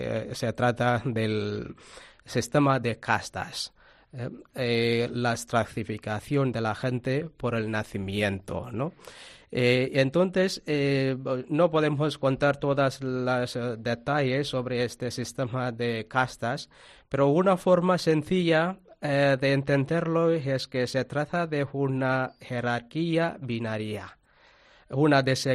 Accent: Tamil Nadu, India; Spanish is a second language

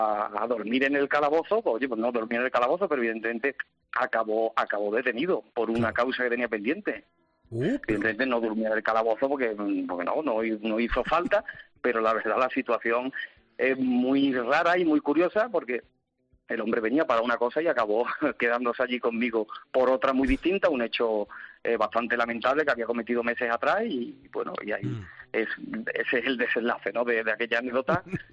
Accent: Carmona, Andalusia, Spain; Pues yo creo que porque nací y me crié a 300 metros del cuartel. Yo soy de Carmona, en Sevilla.

